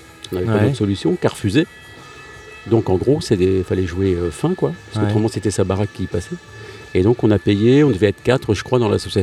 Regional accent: Vendôme, Centre-Val de Loire, France; Parce qu'au départ, je suis de Vendôme, moi.

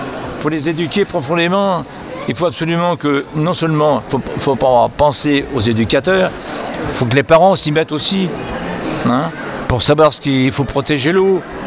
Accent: Chambord, Centre-Val de Loire, France; born there; Je suis né à Chambord.

